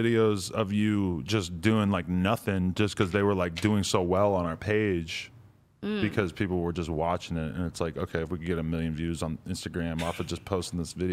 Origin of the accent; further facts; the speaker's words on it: New York City, New York, United States; But as a girl growing up in New York City, you're just taught from a very young age, like, you can